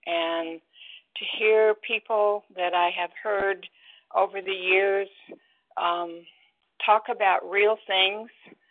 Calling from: Eugene, Oregon, United States; in Eugene, Oregon, and it's such a beautiful day in the neighborhood.

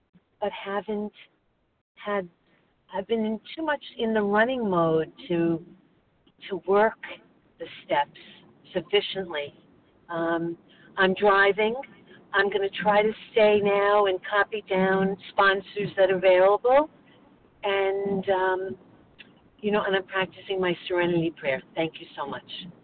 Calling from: Long Island, New York, United States; I'm calling from Long Island, New York.

